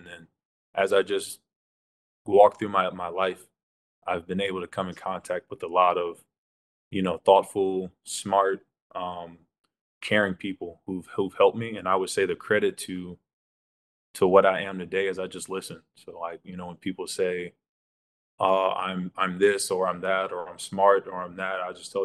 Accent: United States; Like I'm American, first of all. Yeah, to most Americans, there's only one language. It's English.

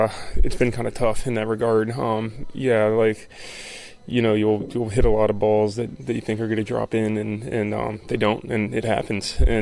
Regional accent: Florida, United States; So I kind of – even though I grew up in Florida, I always kind of swayed toward D.C. sports.

